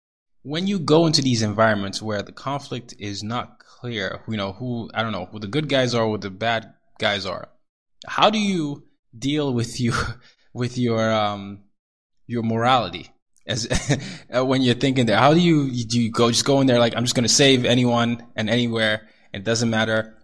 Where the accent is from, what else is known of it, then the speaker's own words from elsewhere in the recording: Nigeria; I'm Nigerian. I'm from the Yoruba tribe.